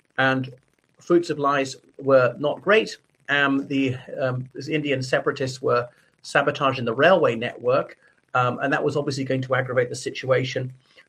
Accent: Ireland; from Ireland.

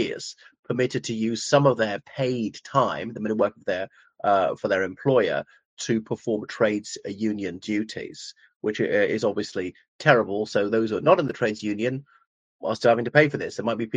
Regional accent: Ireland; from Ireland.

